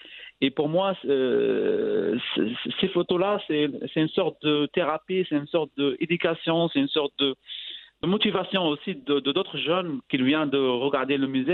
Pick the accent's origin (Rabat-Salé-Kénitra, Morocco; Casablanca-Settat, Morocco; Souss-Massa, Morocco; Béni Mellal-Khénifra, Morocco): Casablanca-Settat, Morocco; Casablanca; Moi, j'ai dit « Non, je viens de Casablanca, pas le film ».